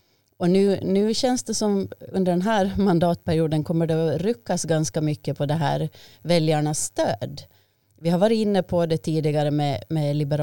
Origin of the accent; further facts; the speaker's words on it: Åland, Finland; nu pratar jag som ålänning.